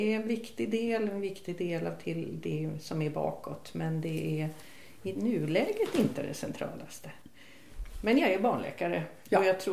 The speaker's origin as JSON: {"language": "Swedish", "town": "Stockholm", "region": "Stockholm County", "country": "Sweden", "tie": "born there", "said": "sen skulle vi tillbaka till Stockholm, för det är där jag är född och där skulle jag verka, trodde jag."}